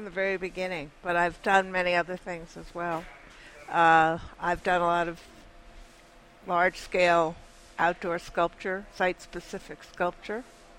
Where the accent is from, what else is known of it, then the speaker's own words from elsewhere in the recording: New Jersey, United States; also born or lived in Massachusetts; Actually, I'm from New Jersey.